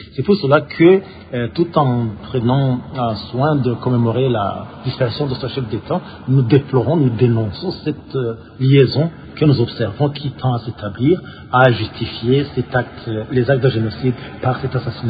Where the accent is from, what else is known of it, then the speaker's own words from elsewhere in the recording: Burundi; En tant que Burundais, nous savons que la filiation est patrilinéaire